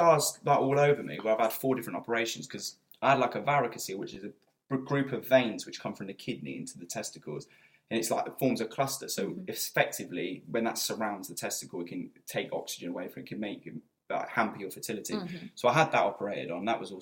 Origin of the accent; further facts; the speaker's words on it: North East England, United Kingdom; Yeah, being a Geordie.